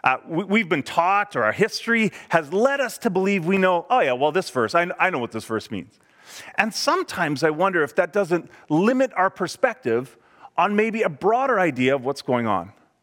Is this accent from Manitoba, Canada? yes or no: yes; Manitoba, Canada; when I grew up in Manitoba, you had like store-bought eggs or farm eggs.